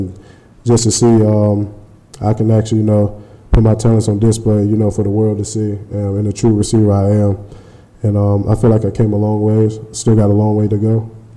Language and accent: English; Saraland, Alabama, United States; also born or lived in Mobile, Alabama; growing up in the South, in Mobile, Alabama, raised in Sarah Land, Alabama, like, SEC was the world, you know, to us, me and my cousins, growing up.